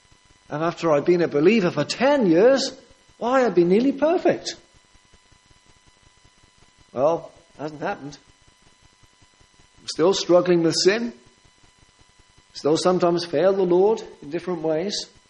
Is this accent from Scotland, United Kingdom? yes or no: no; Wales, United Kingdom; I was brought up in South Wales, and when the steel industry and the coal mines were at their height